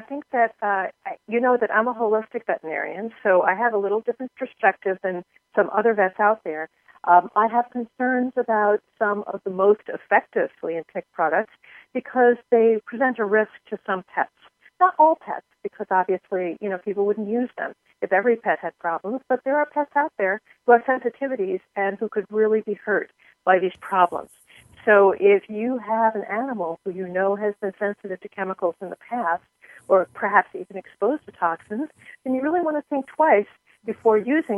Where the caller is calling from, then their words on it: Ithaca, New York, United States; I live in upstate New York in a town called Ithaca, which is kind of in the middle of nowhere. It's called the Finger Lakes region, and we refer to ourselves as centrally isolated.